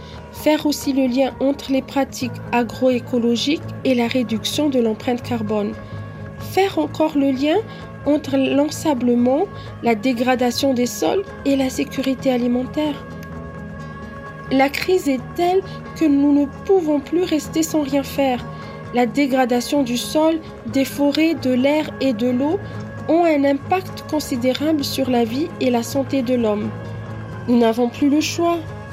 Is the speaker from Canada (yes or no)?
no; Madagascar; Je suis malgache et je sais le rôle que je peux jouer dans cette lutte. Je sais ce que je peux apporter à Madagascar.